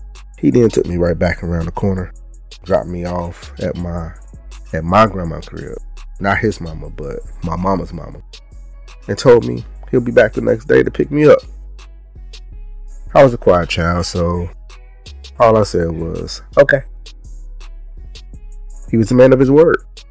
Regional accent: Chicago, Illinois, United States; The genesis of my story starts in my hometown, Chicago

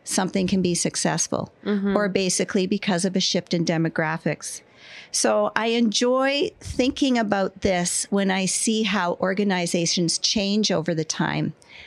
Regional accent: Mississauga, Ontario, Canada; I grew up in Mississauga and lived here most of my life.

